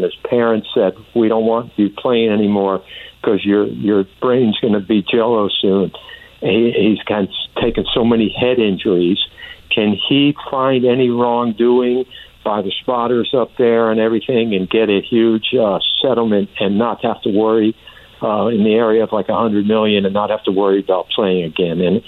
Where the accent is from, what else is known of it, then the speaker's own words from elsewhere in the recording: New York, United States; now in Florida, United States; I'm from New York, and I'm down here in Florida.